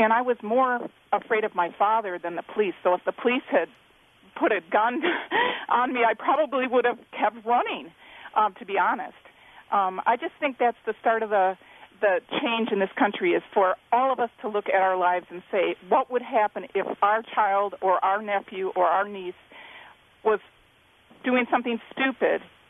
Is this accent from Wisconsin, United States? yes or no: yes; Madison, Wisconsin, United States; I grew up in Madison on the east side